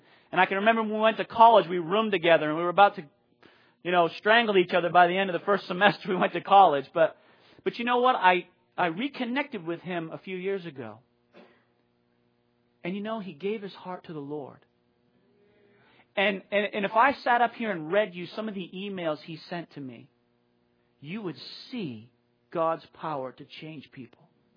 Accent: Maine, United States; I grew up with two guys back in my hometown in Maine

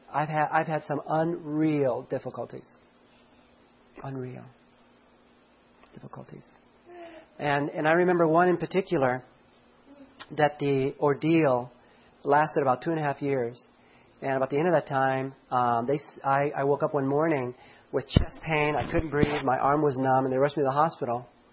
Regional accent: Los Angeles, California, United States; I grew up in Los Angeles. There's a lot of the world there.

